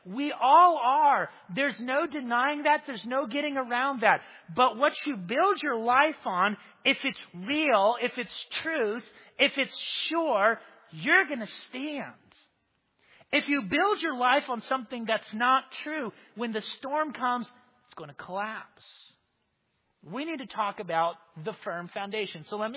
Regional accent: Florida, United States; I'm from Florida. Lots of people live on the beach in Florida.

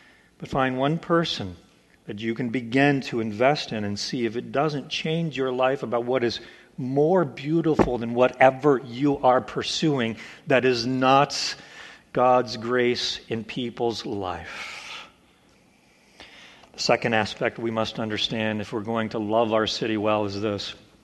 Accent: Oklahoma, United States; Many of you know my story. I grew up in Oklahoma. I don't know how a country boy got exposed to science fiction

